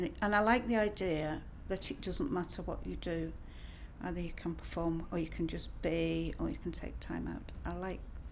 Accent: Haworth, Yorkshire and the Humber, United Kingdom; I'm 67 and I'm from Haworth, West Yorkshire.

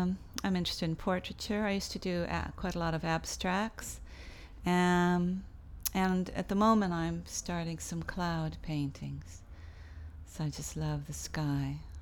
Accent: Los Angeles, California, United States; now in England; I'm from Los Angeles originally. I've been in England for 17 years.

